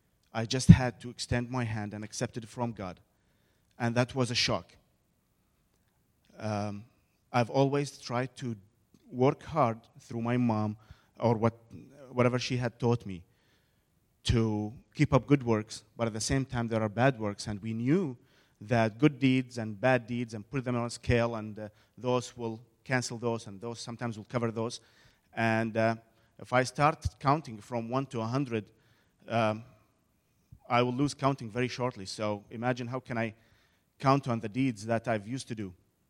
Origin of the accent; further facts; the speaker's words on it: Iraq; I was born and raised in Iraq to a Catholic family there.